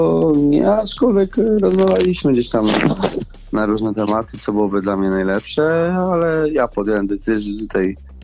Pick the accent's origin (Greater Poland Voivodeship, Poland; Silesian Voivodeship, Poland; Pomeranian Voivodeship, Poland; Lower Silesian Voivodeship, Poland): Greater Poland Voivodeship, Poland; Gniezno; Pochodzę z Gniezna, jestem wychowankiem startu Gniezno.